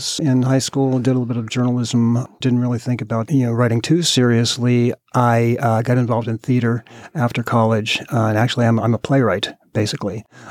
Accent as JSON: {"language": "English", "town": "Mingo Junction", "region": "Ohio", "country": "United States", "said": "I am from a little town called Mingo Junction, Ohio, which is close to Steubenville, Wheeling, and Pittsburgh."}